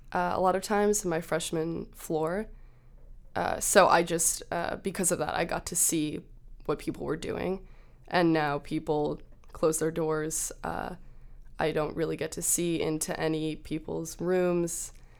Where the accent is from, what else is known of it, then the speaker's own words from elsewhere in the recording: Los Angeles, California, United States; I'm from Los Angeles, and I live in Copley